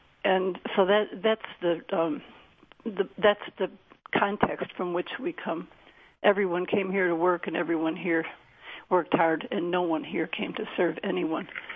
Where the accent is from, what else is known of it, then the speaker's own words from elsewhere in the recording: Detroit, Michigan, United States; And we grew up on Blue Cross and two cars, and we lived a good life in a way that only Detroit really realized.